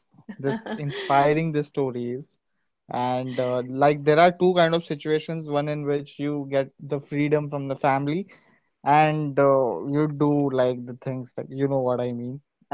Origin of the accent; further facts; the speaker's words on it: Ahmedabad, Gujarat, India; if we'll say like I'm from Ahmedabad